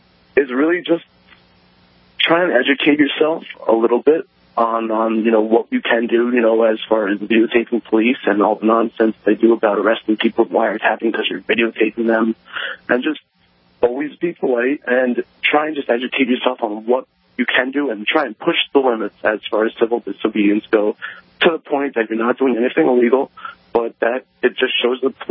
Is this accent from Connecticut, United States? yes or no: yes; Connecticut, United States; now in Boston, United States; I'm not from Boston originally, but I'm from Connecticut.